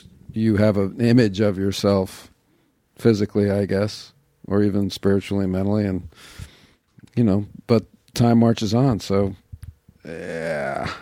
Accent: New York, United States; I grew up in New York, yeah.

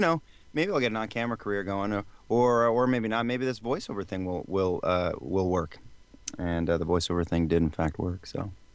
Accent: New Jersey, United States; now in Los Angeles, United States; So I grew up in New Jersey, first stop out of the Lincoln Tunnel. And could see the city from my house

